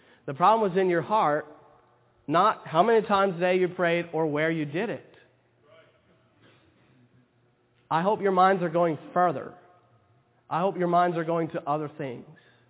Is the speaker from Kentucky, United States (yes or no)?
yes; Kentucky, United States; I like going back to where I was brought up over there in West Kentucky sometimes.